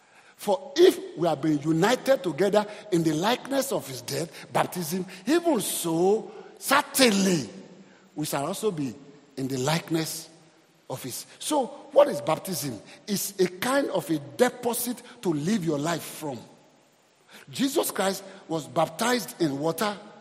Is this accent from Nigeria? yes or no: yes; Nigeria; Because I'm Nigerian.